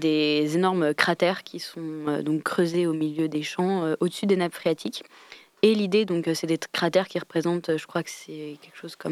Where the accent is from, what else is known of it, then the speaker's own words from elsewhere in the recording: Nouvelle-Aquitaine, France; moi, j'ai 20 ans et je suis allée à Sainte-Soline ce week-end parce que je suis originaire donc, de la Vienne, donc juste à côté des Deux-Sèvres.